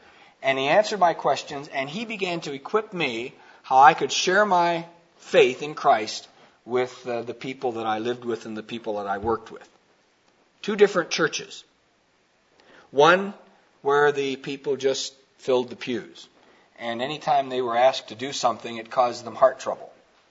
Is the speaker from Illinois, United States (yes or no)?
yes; Pekin, Illinois, United States; Let me give you a story of two churches in Pekin, Illinois, my hometown, 20 years ago, over 20 years, probably 25 years ago.